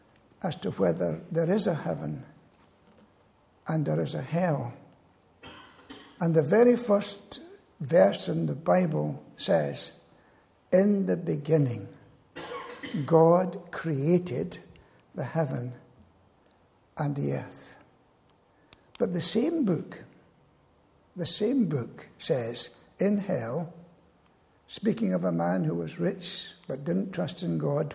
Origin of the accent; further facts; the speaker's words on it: Glasgow, Scotland, United Kingdom; moved away; I come from Glasgow, or as they say in Scotland, Glesky. I was born in the tenements in Glasgow. And although it's 60 years since I was in Glasgow, I still call myself a Glaswegian.